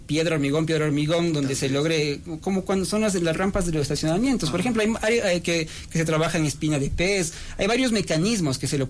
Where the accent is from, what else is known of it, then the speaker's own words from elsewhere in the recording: Quito, Pichincha, Ecuador; es de lo que nosotros como quiteños consideramos que debe ser respetado